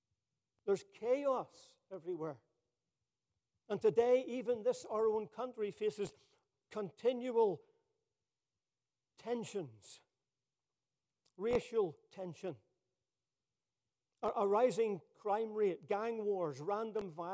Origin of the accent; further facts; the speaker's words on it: Ireland; I'm from Ireland originally.